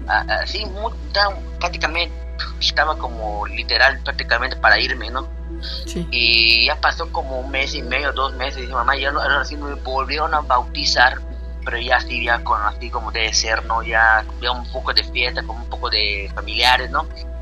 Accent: Tekantó, Yucatán, Mexico; pueblo donde digo que era como una hora y media acá de la capital, que es Mérida, se llama Tecantó, mi pueblo. No había señal telefónica

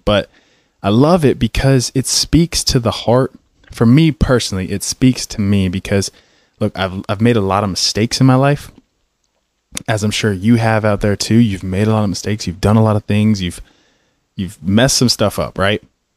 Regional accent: North Carolina, United States; also born or lived in Florida; I grew up in Florida, or I was born in Florida, grew up in North Carolina in the mountains, the western part.

